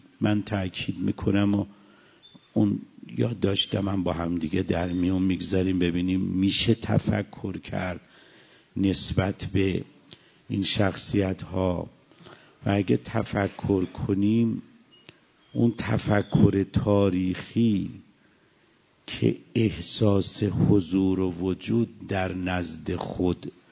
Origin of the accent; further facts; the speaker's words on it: Isfahan, Iran; مثلا مثال، من اصفهانیم، من مردم